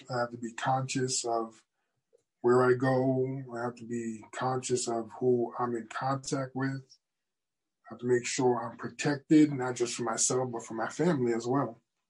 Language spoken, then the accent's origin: English; New Rochelle, New York, United States; New Rochelle, New York.